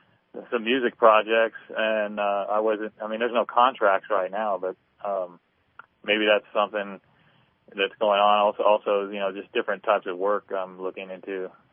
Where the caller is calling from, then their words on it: Portland, Oregon, United States; calling from Portland.